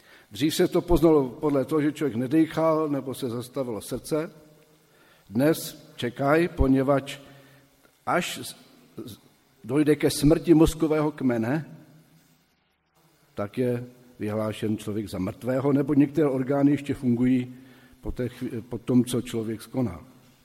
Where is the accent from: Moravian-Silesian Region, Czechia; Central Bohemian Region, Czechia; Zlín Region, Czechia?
Zlín Region, Czechia; Zlín; Nemocní neumírají doma, mrtví jsou, jak to bylo u nás ve Zlíně, na lesním hřbitově, daleko za městem.